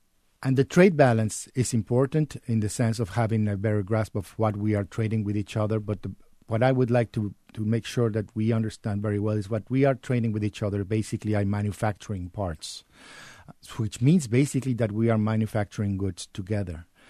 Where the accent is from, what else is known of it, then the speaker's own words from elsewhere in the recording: Mexico City, Mexico; I grew up in Mexico City. I would probably, you know, describe my family as sort of average middle class family in Mexico City.